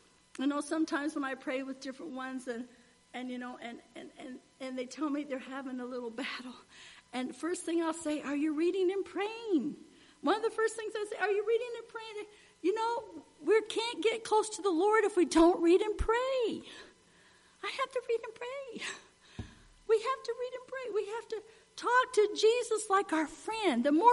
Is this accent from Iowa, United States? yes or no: no; Virginia, United States; born there; I was born in Virginia and I have a lot of family in West Virginia.